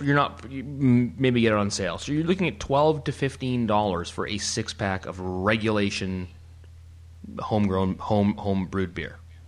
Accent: Canada; now in Germany; obviously we're full-time socialists being Canadian, and then also me living in Germany, I doubled down on the socialism

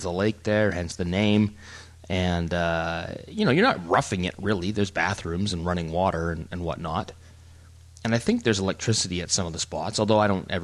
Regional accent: British Columbia, Canada; I'm a snob for camping because, you know, born and raised in British Columbia, and to me that is camping.

